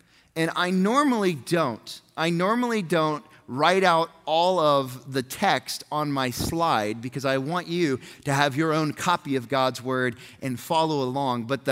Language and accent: English; Southlake, Texas, United States; Now, as much as I love being a Southlakean, and I love being a Texan, and I love being an American